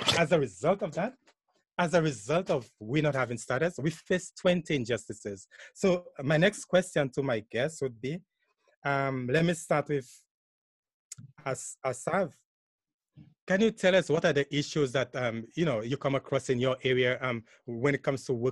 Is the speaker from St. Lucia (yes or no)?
yes; St. Lucia; moved away as an adult; now in Canada; As you heard, I'm from St. Lucia. I'm a former migrant farm worker.